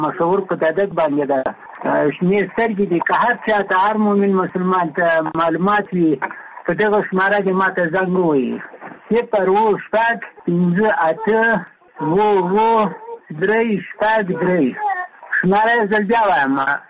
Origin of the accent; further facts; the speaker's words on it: Logar, Afghanistan; د لوګر ولایت اوسېدونکی یم.